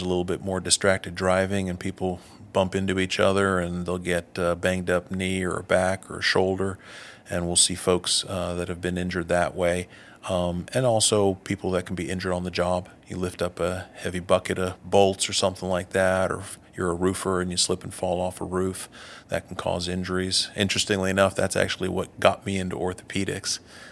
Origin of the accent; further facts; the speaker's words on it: Dallas, Texas, United States; also born or lived in Rome, Italy / London, United Kingdom; Grew up in a little bit all over. When I was born in Rome, Italy, lived there for 4 years. So that was my first language, along with English. Then we moved to London, lived in London for a couple of years, and then moved in 76 to Dallas, Texas.